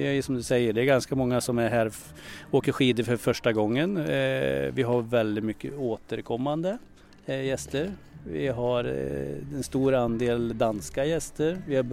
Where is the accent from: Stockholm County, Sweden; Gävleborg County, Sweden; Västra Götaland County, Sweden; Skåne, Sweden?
Gävleborg County, Sweden; Då blir det nog att åka och hälsa på i mina hemtrakter, Hälsingland